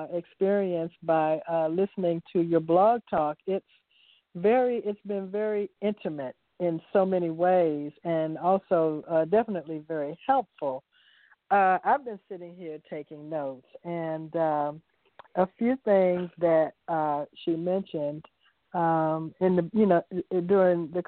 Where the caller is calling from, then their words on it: Atlanta, Georgia, United States; I'm calling from the Atlanta area.